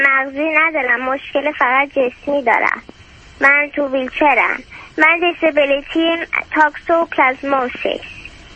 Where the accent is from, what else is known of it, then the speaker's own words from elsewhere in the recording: Australia; moved away as an adult; also born or lived in United States; now in California, United States; من اینجا تو امریکا به دنیا اومدم، بعد وقتی بچه بودم 2 سالم بود، بیبی بودم، مادرم و پدرم و برادرم، یه برادر بزرگتر دارم، 6 سال اختلاف سنی داریم و منو بردن استرالیا،